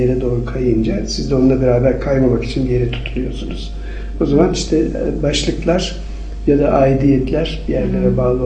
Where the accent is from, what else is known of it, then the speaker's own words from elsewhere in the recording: Zonguldak, Turkey; born there; ben Türkiye'nin kuzeyindeyim. Hani Akdenizli olurum da.